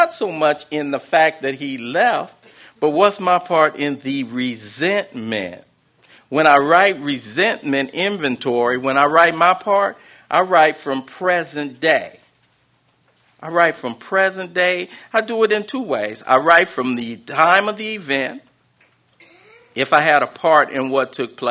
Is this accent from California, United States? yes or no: yes; Los Angeles, California, United States; I come from South Central Los Angeles. I grew up in Watts, and more kids than not didn't have a father at the house.